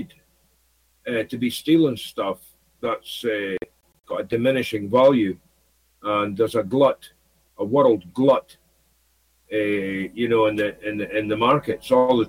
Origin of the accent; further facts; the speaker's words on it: Aberdeen, Scotland, United Kingdom; I was brought up in Aberdeen, in Scotland, which is an oil city. That's our Houston.